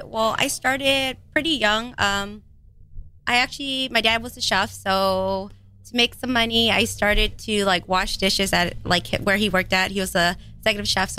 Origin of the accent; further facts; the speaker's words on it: California, United States; I grew up in Cali, yes.